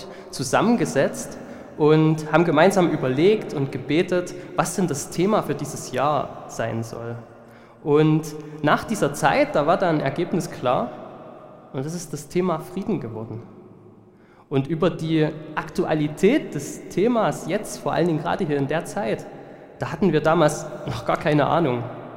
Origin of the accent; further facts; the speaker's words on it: Oederan, Saxony, Germany; Ich bin hier in der Jugendarbeit aufgewachsen, in Öderan selber.